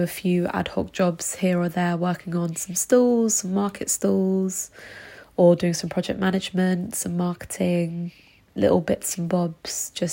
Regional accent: London, United Kingdom; I am from Crouch End, London. I'm living in Crouch End, London.

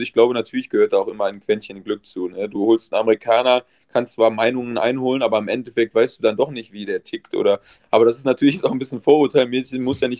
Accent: Düsseldorf, North Rhine-Westphalia, Germany; ich bin ursprünglich aus Düsseldorf, in Düsseldorf mit meinen Eltern gefeiert

